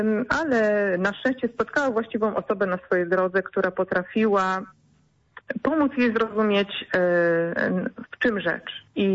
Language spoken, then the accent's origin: Polish; Łódź Voivodeship, Poland; also born or lived in Warsaw; now in Grodzisk Mazowiecki, Poland; obie jesteśmy z Podłodzi. Obie pojechałyśmy na studia do Warszawy, tam zostałyśmy, pracowałyśmy i potem obie trafiłyśmy do Grodziska Mazowieckiego pod Warszawy